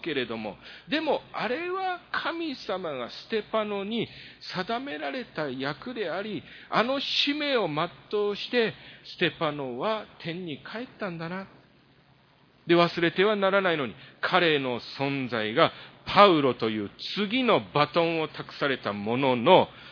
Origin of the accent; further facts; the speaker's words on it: South Korea; born there; Japanese is a second language; 私の場合ですと私は韓国で生まれて親父を知らない